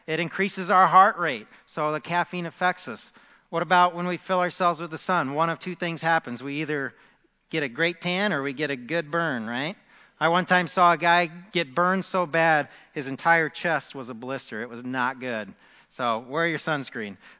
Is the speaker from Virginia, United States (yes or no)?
no; Illinois, United States; accent: Southern Illinois; Let me use my Southern Illinois accent for this sermon, okay?